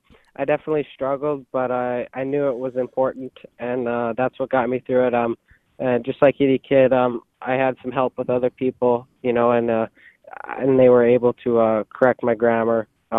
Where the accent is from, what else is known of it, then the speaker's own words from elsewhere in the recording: Max, North Dakota, United States; I come from Max, North Dakota, I farm myself, some acres, some grain crops.